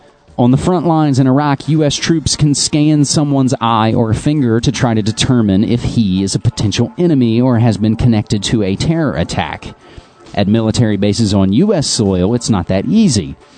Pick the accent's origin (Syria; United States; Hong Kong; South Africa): United States; West Virginia; one of the biggest biometrics companies in the world is based in my home state of West Virginia.